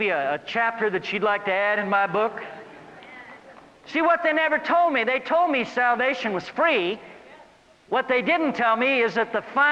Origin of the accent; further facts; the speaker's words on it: Seattle, Washington, United States; Now, I was raised in Seattle, Washington. I learned to water ski in Puget Sound.